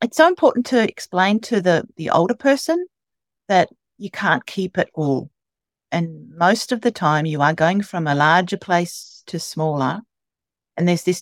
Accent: Australia; accent: Australian; Please excuse the accent. I hopefully will be able to communicate properly. We do say things differently down under

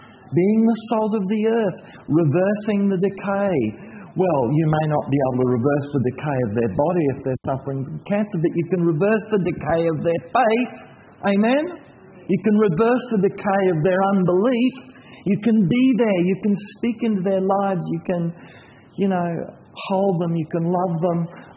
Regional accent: Indonesia; growing up in Indonesia, we didn't have fridges

